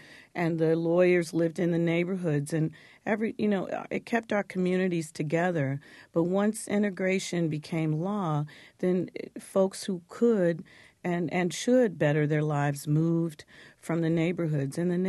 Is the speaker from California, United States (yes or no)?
no; Detroit, Michigan, United States; I had a great time growing up in Detroit, and it only changed when the world change and integration and came into play